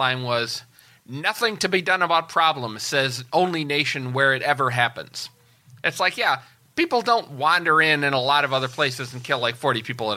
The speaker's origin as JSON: {"language": "English", "region": "Wisconsin", "country": "United States", "said": "Well, I'm from Wisconsin."}